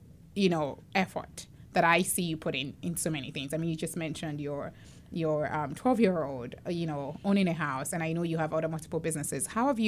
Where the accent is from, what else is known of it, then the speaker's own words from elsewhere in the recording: Nigeria; I'm from Nigeria